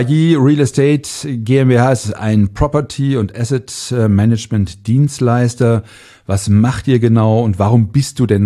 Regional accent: Cologne, North Rhine-Westphalia, Germany; ich komme aus Köln

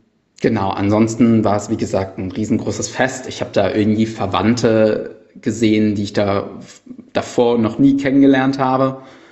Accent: Cologne, North Rhine-Westphalia, Germany; born there; Bei mir als gebürtiger Kölner war es so, dass ich mit der zweiten Klasse, da ich eine Klasse wiederholt habe, die Kommunion gemacht habe.

